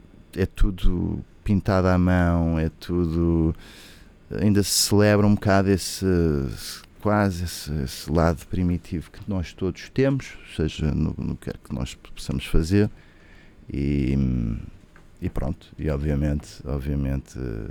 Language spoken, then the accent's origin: Portuguese; Portugal; Eu também sou filho da terra, sou de famílias macaenses, embora tenha nascido e crescido em Portugal, tenho uma avó chinesa.